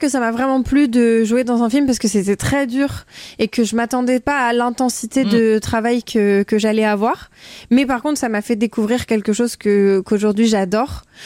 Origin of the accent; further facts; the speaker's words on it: Hénin-Beaumont, Hauts-de-France, France; J'ai grandi dans une maison d'une cité minière à Hénin-Beaumont. Voilà. Et c'était un endroit très calme avec une maison de retraite derrière. J'ai beaucoup, beaucoup joué dans la rue.